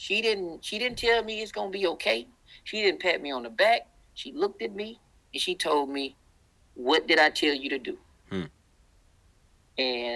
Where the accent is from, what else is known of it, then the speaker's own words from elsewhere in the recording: the South, United States; accent: Southern; and I'm a Southern guy. I mean, people who are listening right now, you can tell by my accent. I'm deep Southern here.